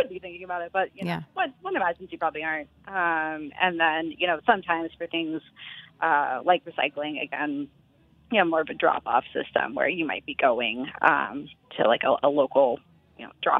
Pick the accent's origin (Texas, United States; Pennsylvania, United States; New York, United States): Texas, United States; Austin; I grew up in Texas in Austin, and we have a landfill that I used to drive past